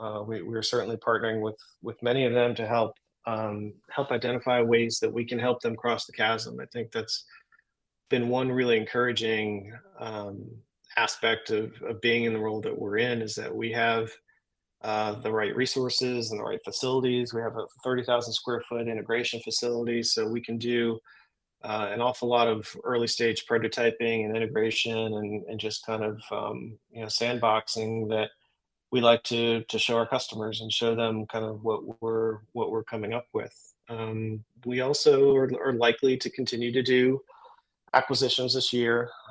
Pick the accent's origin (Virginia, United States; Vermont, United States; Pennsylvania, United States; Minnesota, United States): Virginia, United States; Yorktown; Yeah, so I grew up in Yorktown, Virginia, which is down southeast Virginia in Tidewater.